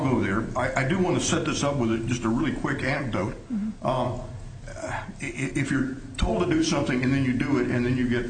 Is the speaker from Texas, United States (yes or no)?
yes; Dallas, Texas, United States; from Dallas, Texas.